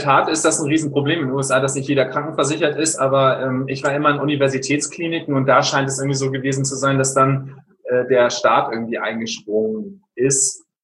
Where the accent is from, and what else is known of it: Lower Saxony, Germany; born or raised there; also born or lived in North Frisia / East Holstein